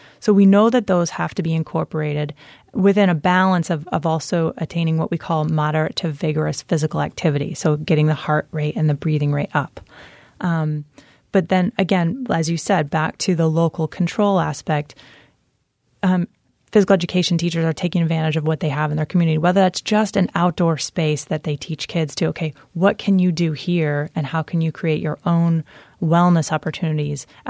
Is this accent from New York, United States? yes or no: no; Waterbury, Vermont, United States; For example, in my hometown of Waterbury at Thatcher Brook School